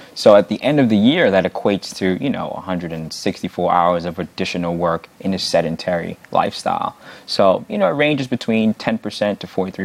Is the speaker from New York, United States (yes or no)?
yes; New York, United States; I'm from New York, and when I was in New York, I mean, I didn't hear about many outdoor programs until I came to Maryland.